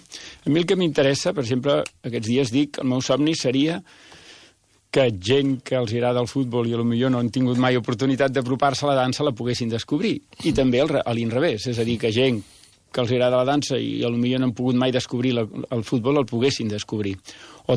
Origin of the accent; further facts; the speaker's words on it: Barcelona, Catalonia, Spain; jo vaig jugar a futbol amb categoria amateur, amb el CP de Sarrià, que era l'equip del meu barri, fins als 21 anys